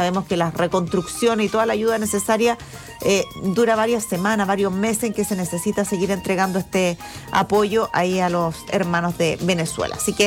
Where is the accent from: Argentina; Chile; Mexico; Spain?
Chile; Nosotros como chilenos